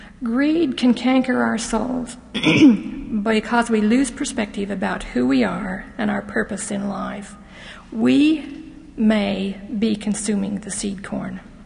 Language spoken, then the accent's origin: English; Utah, United States; really, I went to school in Carbon County, but I grew up in Emory County. If you're from Emory County, as I am